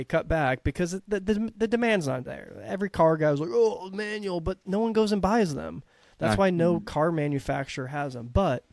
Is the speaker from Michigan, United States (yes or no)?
no; Texas, United States; Obviously, as a kid, I wanted a classic Mini, but growing up in Texas, we just said there's giant SUVs.